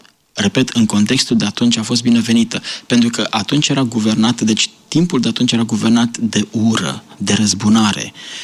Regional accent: Romania; eu ca adventist, ca român.

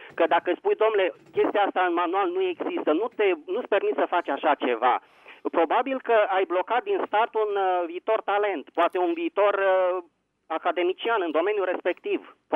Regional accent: Bucharest, Romania; Bună ziua … din București.

